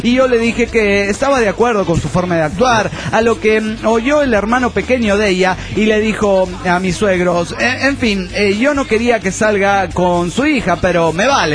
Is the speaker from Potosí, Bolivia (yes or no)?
yes; Potosí, Bolivia; potosina boliviana.